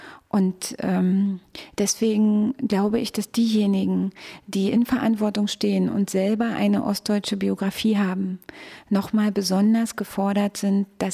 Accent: Frankfurt, Brandenburg, Germany; Ich bin in Frankfurt an der Oder geboren, bin dort in einem kleinen Ort aufgewachsen. Und für mich spielt diese ostdeutsche Anfangsbiografie eine sehr wichtige Rolle.

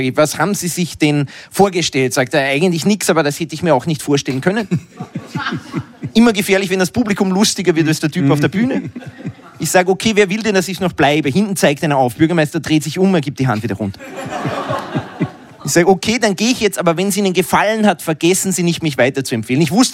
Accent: Upper Austria, Austria; Mein schlimmster Auftritt war in Oberösterreich, wo ich herkomme ursprünglich.

